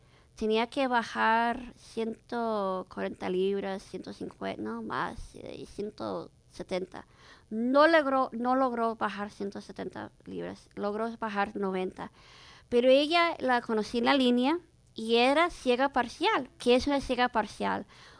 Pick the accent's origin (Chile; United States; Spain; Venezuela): United States; Santa Barbara, California; soy de Santa Bárbara